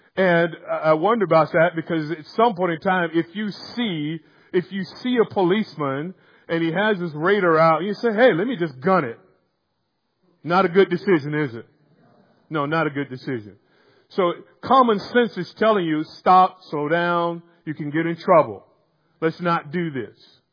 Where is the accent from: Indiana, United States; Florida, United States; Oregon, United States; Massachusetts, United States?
Florida, United States; now in Baltimore, United States; Now, growing up in Florida, I know the fever heat of summer. But you know the fever heat of summer here in Baltimore, do you not?